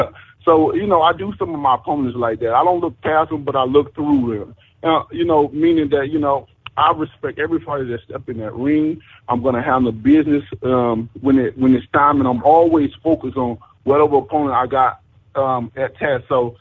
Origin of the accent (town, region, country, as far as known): Alabama, United States